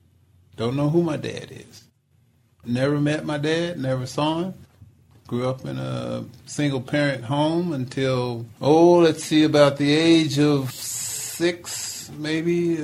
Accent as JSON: {"language": "English", "town": "Tulsa", "region": "Oklahoma", "country": "United States", "tie": "born there", "said": "I was born in Tulsa, Oklahoma."}